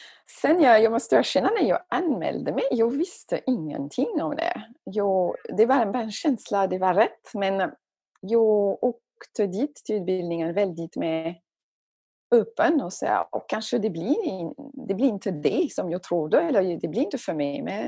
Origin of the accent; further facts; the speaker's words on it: France; Swedish is a second language; moved away as an adult; now in Sweden; Du sa att jag kommer från Frankrike, så jag är fransyska. Men jag har bott i Sverige i... Och jag vill inte räkna längre, men det blir nästan 20 år nu.